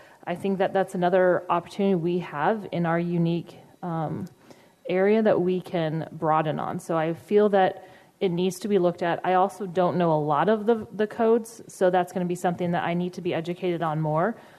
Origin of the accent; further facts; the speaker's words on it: Washington, United States; I'm from Washington State.